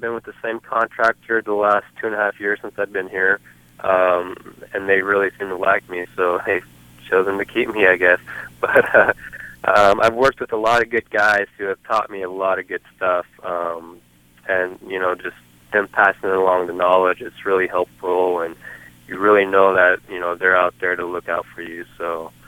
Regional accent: Washington, United States; now in Portland, United States; Portland, I'm actually from Washington, so Portland was an easy choice. It's close to home, family, friends

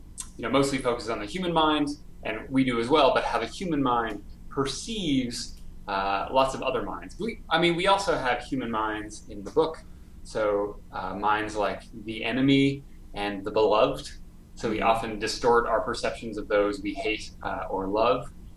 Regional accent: Canada; I am Canadian.

